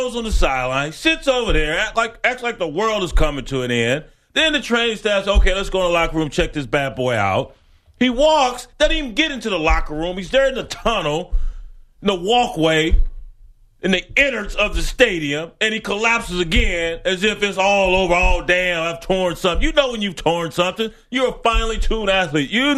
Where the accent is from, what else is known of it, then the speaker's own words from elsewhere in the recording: Texas, United States; But we learn, especially growing up in West Texas, you're taking on option teams.